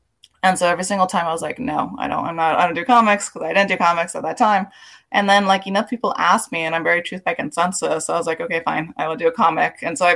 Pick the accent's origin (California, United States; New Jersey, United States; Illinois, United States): California, United States; East Los Angeles; I am from East LA. I'm born and raised here, third generation.